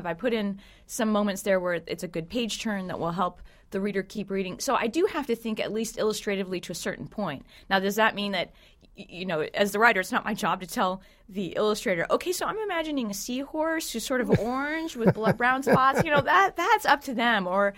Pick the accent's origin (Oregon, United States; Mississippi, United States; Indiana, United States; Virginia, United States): Indiana, United States; Huntington; This was up in Huntington, Indiana, which is where I grew up in Indiana.